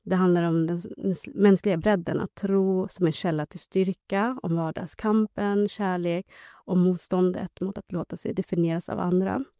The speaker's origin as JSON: {"language": "Swedish", "town": "Gävle", "region": "Gävleborg County", "country": "Sweden", "tie": "born or raised there", "said": "jag är inte uppväxt i Stockholm, utan uppväxt i Gävle och känner väldigt starkt i den identiteten av småstads, eller mellanstad i Sverige. Och jag är inte född här"}